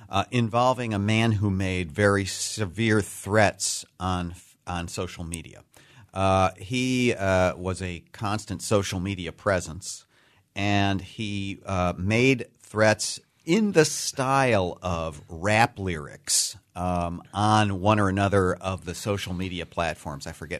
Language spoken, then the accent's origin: English; Illinois, United States; It was one of my formative experiences growing up in the Chicago area to watch that whole drama of the Nazis marching in Skokie unfold.